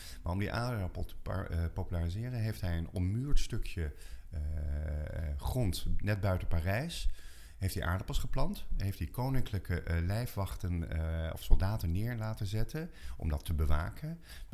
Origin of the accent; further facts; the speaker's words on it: Netherlands; Daar zijn wij Nederlanders erg goed in.